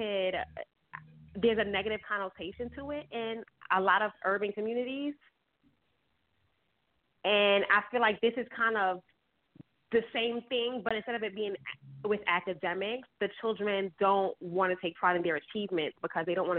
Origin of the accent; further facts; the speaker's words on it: Brooklyn, New York, United States; I believe in dialect, standard English dialect. That's what I was using, and I grew up in Bed-Stuy.